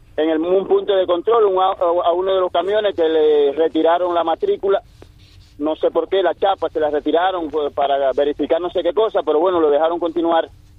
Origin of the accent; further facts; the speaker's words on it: Cuba; somos cubanos todos